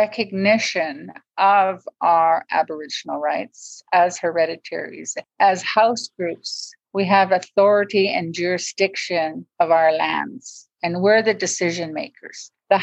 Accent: British Columbia, Canada; I come from the Wet'suwet'en territory, which is northwest British Columbia.

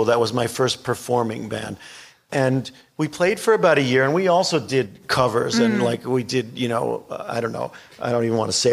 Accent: Long Island, New York, United States; I grew up on Long Island, and there used to be a college called CW Post that had concerts.

